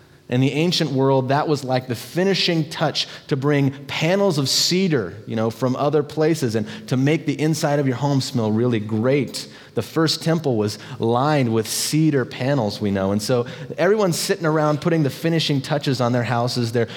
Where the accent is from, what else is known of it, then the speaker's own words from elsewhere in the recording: United States; I'm from Morgan County, so I was waked up.